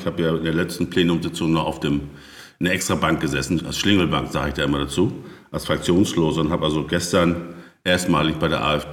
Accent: Schleswig-Holstein, Germany; born there; Naja, ich bin ja Baujahr 1963 an der Nordsee geboren ursprünglich

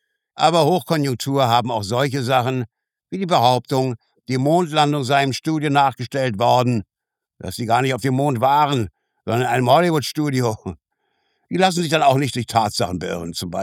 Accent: Germany; Ich bin zwar in der DDR aufgewachsen, aber vieles von dem, was Sie von damals erzählen, kenne ich auch aus meiner Jugend.

